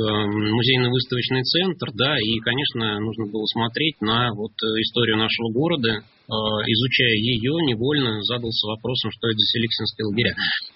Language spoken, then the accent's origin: Russian; Zarechny, Russia; вот одно из них располагалось на месте моего родного города Заречного